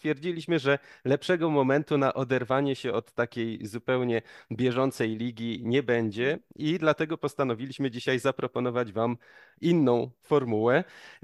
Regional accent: Mazańcowice, Silesian Voivodeship, Poland; LKS Mazańcowice, bo lubię, bo kiedyś tam grałem i jest z mojej rodzinnej miejscowości

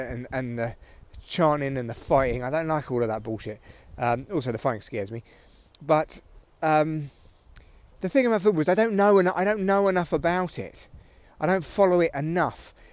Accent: London, United Kingdom; I'm a Tottenham fan, right? I come from North London.

